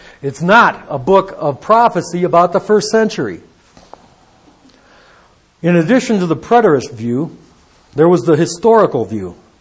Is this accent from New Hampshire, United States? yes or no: no; Detroit, Michigan, United States; A lot of you guys know that I came from Detroit.